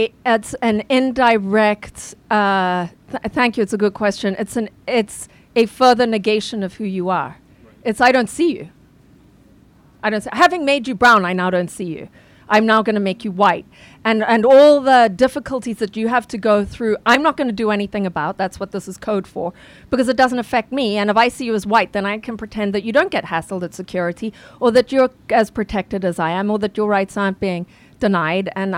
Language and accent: English; Zimbabwe; I'm from Zimbabwe